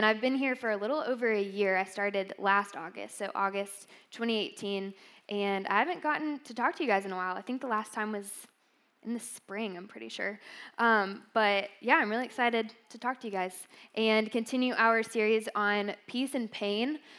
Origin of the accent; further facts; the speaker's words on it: Matthews, North Carolina, United States; now in Greenville, United States; So, but I grew up in Matthews, North Carolina. Does anyone know where that is?